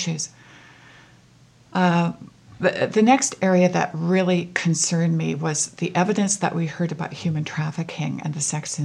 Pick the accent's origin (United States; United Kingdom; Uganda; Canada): Canada; what do I or what can I as a Canadian citizen do, a member of this state?